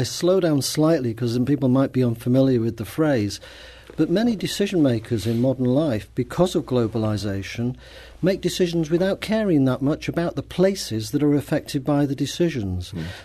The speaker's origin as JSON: {"language": "English", "town": "Bristol", "region": "South West England", "country": "United Kingdom", "said": "I come from Bristol in the southwest of England. That's about 2 hours west of London."}